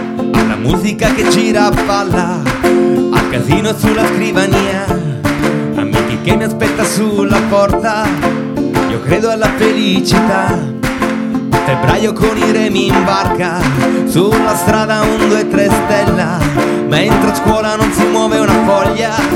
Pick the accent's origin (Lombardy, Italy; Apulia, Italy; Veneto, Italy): Apulia, Italy; Brindisi; io vengo da Brindisi